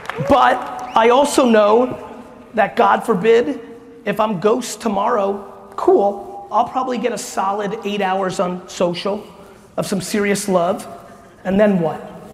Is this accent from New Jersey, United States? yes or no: yes; New Jersey, United States; You see the bravado in the way I communicate, that's fucking Jersey. Right. I can't help that I'm from Jersey. That's Jersey. That's where I get that from.